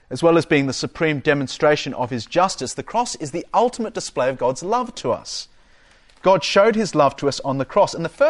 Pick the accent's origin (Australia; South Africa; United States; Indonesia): Australia; When I was growing up in Australia, the sun was hot.